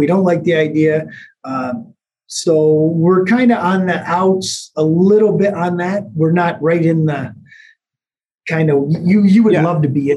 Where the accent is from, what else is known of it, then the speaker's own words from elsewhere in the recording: United States; It's amazing to me when I sit in, being an American